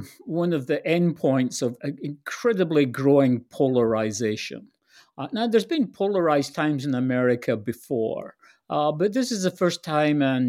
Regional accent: Scotland, United Kingdom; moved away; I'm originally from Scotland

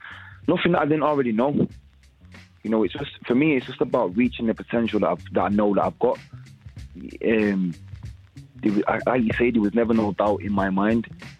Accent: United Kingdom; We're all from Britain.

